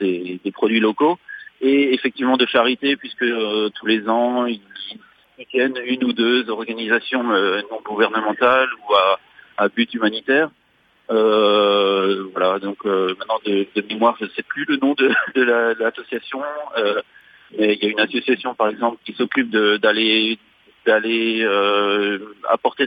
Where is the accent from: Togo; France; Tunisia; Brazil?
France; Mulhouse, Grand Est; je suis de Mulhouse et je suis frontalier. Ça veut dire que 5 jours par semaine, je viens à Bâle pour travailler.